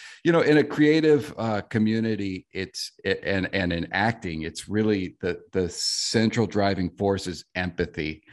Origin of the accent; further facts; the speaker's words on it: South Bend, Indiana, United States; So I grew up in South Bend, Indiana, and Indiana, of course, is a red state.